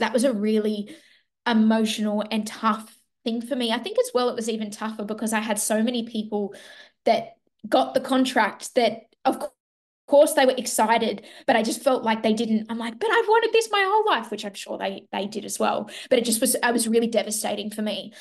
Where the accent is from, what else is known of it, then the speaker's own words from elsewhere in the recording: Sydney, New South Wales, Australia; got to perform the lead role of Morrigan for 300 friends and family in my hometown of Sydney.